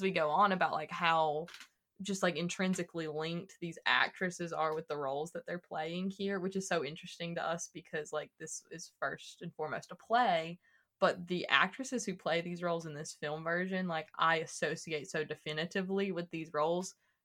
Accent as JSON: {"language": "English", "town": "Tipton", "region": "Georgia", "country": "United States", "tie": "born or raised there", "also_born_or_lived": "Adel", "said": "I'm from Tipton/Adel, Georgia. Because, like, it's hard for me to... I'm from Tipton, but I went to high school in Adel."}